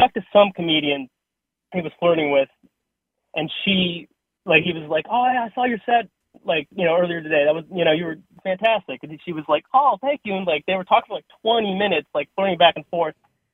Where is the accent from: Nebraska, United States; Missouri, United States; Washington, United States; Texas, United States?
Texas, United States; Houston; from Houston.